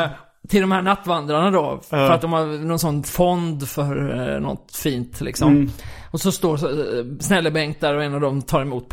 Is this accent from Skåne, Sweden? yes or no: yes; Kristianstad, Skåne, Sweden; det var ju på då när jag var barn i Kristianstad